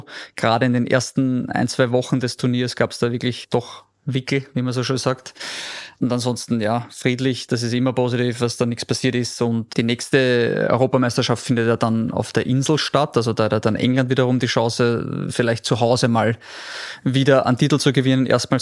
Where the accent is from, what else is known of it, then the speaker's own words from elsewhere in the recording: Austria; Es bleibt als Österreicher irgendwo dieses Wohlgefühl